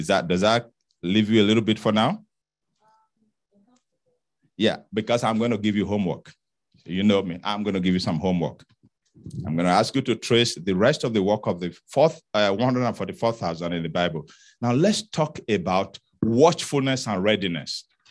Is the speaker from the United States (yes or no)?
no; Nigeria; You know me as a Nigerian, I'm going to look for a tube.